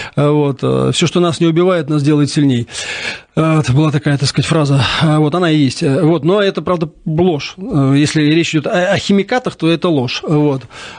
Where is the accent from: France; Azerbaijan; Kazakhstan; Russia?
Russia; я не грузин, не прибалт, я русский